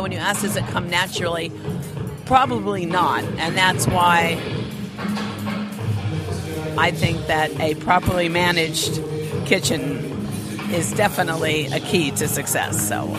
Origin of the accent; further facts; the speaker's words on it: Los Angeles, California, United States; now in New York, United States; Los Angeles.